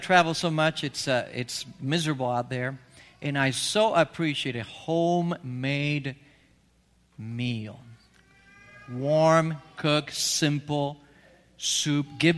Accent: Argentina; I was born and raised in Argentina.

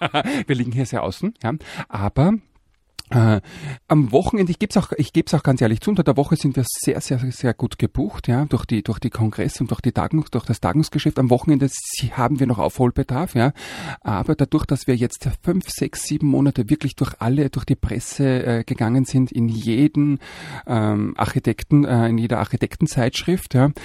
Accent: Austria; ich bin ja Österreicher, ich darf das sagen

